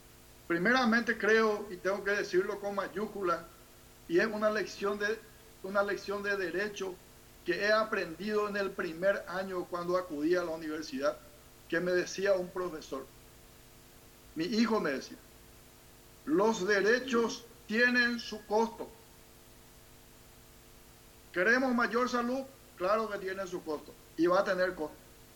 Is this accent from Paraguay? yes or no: yes; Paraguay; somos el pueblo paraguayo.